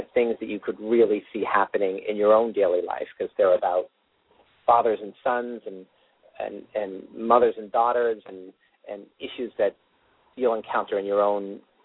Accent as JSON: {"language": "English", "town": "New York City", "region": "New York", "country": "United States", "said": "You know, I'm from the Bronx, and I went to a very good school in Massachusetts"}